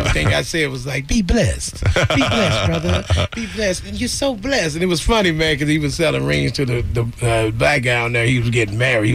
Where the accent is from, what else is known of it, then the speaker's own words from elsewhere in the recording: St. Louis, Missouri, United States; No, I'm from St. Louis.